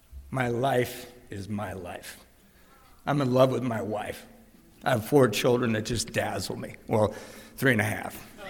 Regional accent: Redondo Beach, California, United States; I grew up in Redondo Beach in the 70s and 80s.

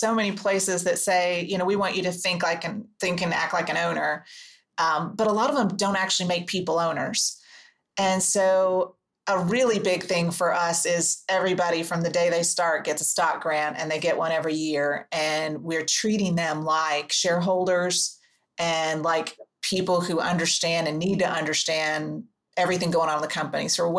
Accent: Oklahoma, United States; I'm from Oklahoma, but not a farmer.

